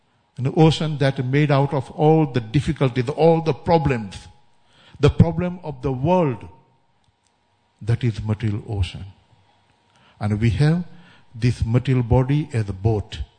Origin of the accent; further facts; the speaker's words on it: India; coming from India 40 years back. And of course, as an Indian